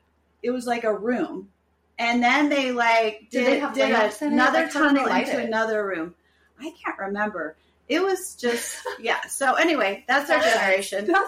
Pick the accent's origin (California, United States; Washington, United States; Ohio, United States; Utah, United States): Utah, United States; and I were raised in Utah, which is a Mormon